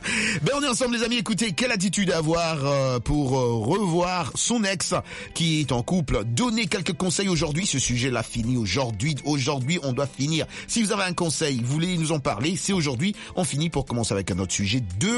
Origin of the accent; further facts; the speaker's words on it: Kasaï-Occidental, DR Congo; Kassai Occidental.